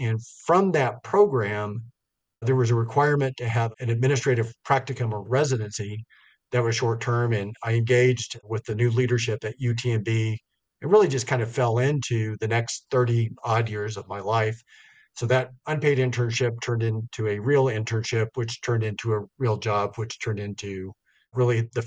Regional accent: Roswell, United States; born there; Recall that I was born in Roswell

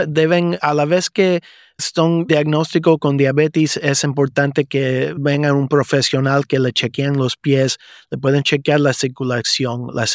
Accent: Illinois, United States; Yo soy nacido en Illinois, de los suburbios de Chicago. Mi mamá nació en Cuba, así que por eso fue como yo aprendí español desde niño. Yo estudié en la Universidad de Illinois para college y también para la medicina.

